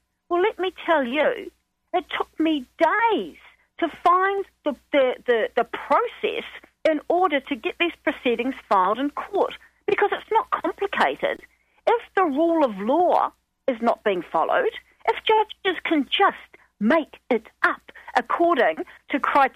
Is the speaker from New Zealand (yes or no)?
yes; New Zealand; it disgusts me as a New Zealander